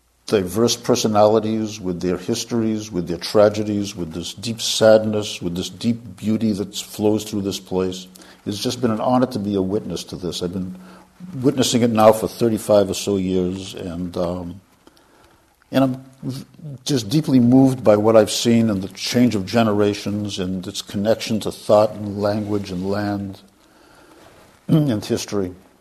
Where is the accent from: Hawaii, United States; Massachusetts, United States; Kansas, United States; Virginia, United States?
Massachusetts, United States; Boston; moved away as an adult; now in California, United States; And I grew up in Boston. I'm clearly not an Indian. I came to California in a VW bus in the late 60s.